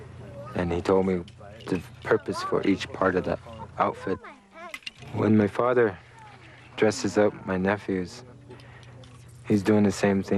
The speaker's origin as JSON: {"language": "English", "town": "Taos Pueblo", "region": "New Mexico", "country": "United States", "said": "I'm from Taos Pueblo. My people are the Red Willow people who live in the mountains of northern New Mexico."}